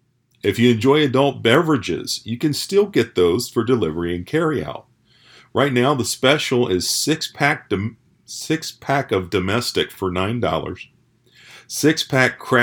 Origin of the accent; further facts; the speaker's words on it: Anderson, Indiana, United States; I'm a Generation Xer. I grew up in Anderson.